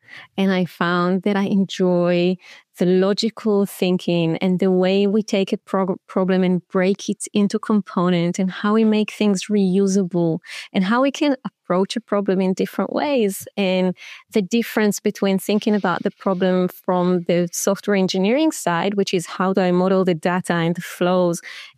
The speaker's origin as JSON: {"language": "English", "country": "Israel", "tie": "born or raised there", "said": "I grew up in Israel. And in Israel, we all have to do compulsory military service."}